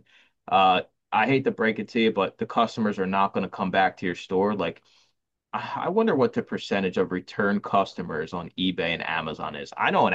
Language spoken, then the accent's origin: English; Philadelphia, Pennsylvania, United States; born there; I just tell everybody I was born in Philly in the ghetto.